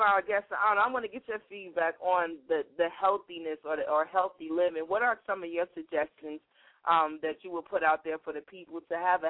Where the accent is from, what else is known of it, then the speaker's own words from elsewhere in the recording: Detroit, Michigan, United States; I remember one time my mom, I'm originally from Detroit.